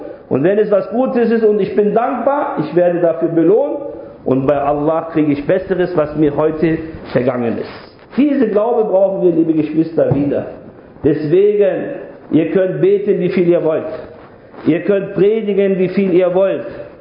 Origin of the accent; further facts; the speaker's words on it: Braunschweig, Lower Saxony, Germany; born there; ich lebe in Deutschland, ich bin gebürtiger Deutscher, Braunschweiger.